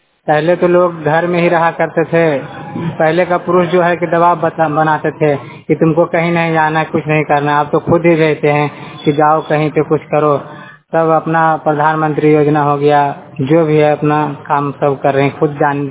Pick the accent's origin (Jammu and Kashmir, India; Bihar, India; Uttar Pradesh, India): Bihar, India; Nardiganj; मेरा घर जैतपुर, हम नारदीगंज के निवासी हैं।